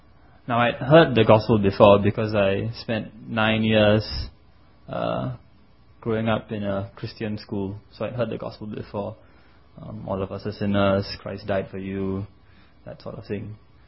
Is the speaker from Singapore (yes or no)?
yes; Singapore; I'm from Singapore. I grew up in a Hindu home. My dad is particularly devout, but growing up I wasn't so devout.